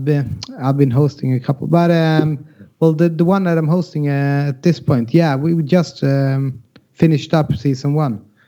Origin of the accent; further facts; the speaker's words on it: Sweden; first language Swedish; English is a second language; And I would like to say sorry for all the listeners for my English. My first language is Swedish, so I'll try to talk with the best English that I have.